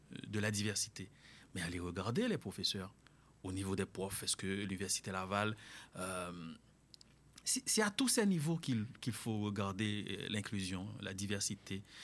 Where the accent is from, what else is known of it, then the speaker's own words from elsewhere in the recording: Haiti; Tu sais, moi-même, je suis haïtien.